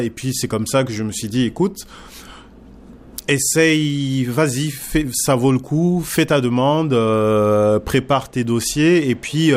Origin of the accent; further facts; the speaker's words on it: Luxembourg; born there; j'ai 39 ans. Je suis né au Grand-Duché de Luxembourg, qui est un très petit pays, un tout petit pays au centre de l'Europe.